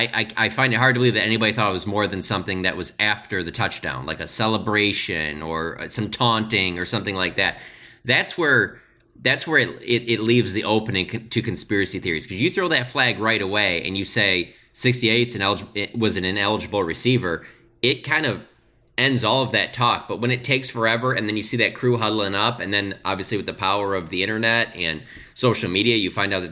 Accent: Detroit, Michigan, United States; I mean, I grew up in Detroit.

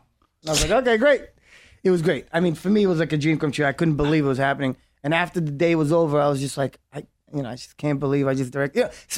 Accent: Brooklyn, New York, United States; also born or lived in Israel; So for me, because I was born in Israel, raised in Brooklyn, I found the character to be easy.

